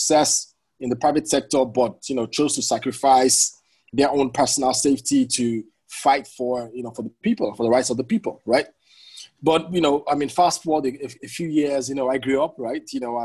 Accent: Nigeria; So honestly, a lot of the people that I looked up to in Nigeria were activists, right?

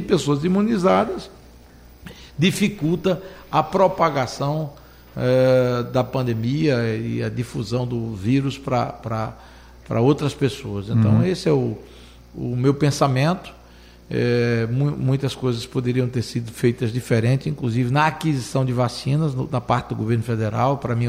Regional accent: Brazil; eu acho que como brasileiro o propósito e o objetivo maior tem que ser combater a pandemia

